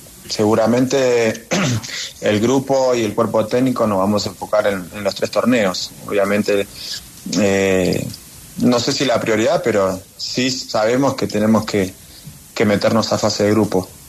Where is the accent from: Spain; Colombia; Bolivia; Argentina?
Argentina; Bueno, soy argentino y me gusta jugar de esa manera, agresivo, con ganas, sin negociar la actitud.